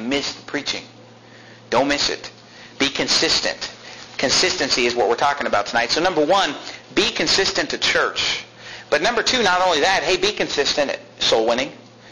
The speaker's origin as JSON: {"language": "English", "town": "Sacramento", "region": "California", "country": "United States", "tie": "born or raised there", "said": "In the 1980s, when I was growing up in Sacramento, California"}